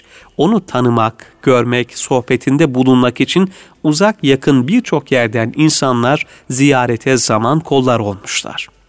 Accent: Adana, Turkey; memleketim soruluyor. Türkiye'deki şehrim. Adana diyorum. Adana diyebilirim. Orada doğduk, büyüdük, yedik, içtik, yaşadık.

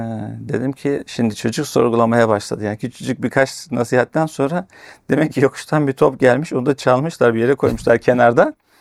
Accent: Istanbul, Turkey; Şimdi Esenler benim doğup büyüdüğüm yerler.

